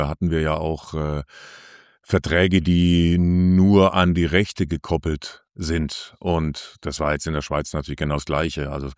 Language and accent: German; Baden-Württemberg, Germany; und dann bin ich noch weiter wieder zurück in meine Heimat an den Bodensee